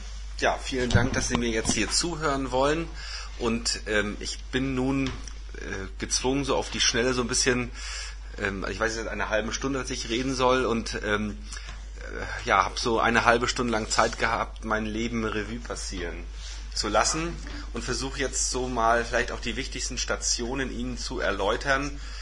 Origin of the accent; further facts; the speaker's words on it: Parchim, Mecklenburg-Vorpommern, Germany; born there; Also ich wurde 1965 in Parchim geboren. Das ist eine Stadt, die hatte damals 28.000 Einwohner und 20.000 Sowjetsoldaten.